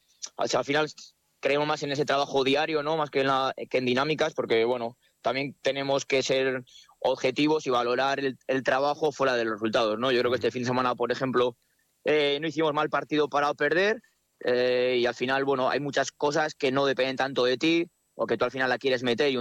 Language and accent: Spanish; La Rioja, Spain; Igual también un poco somos los riojanos también, esos valores, ¿no?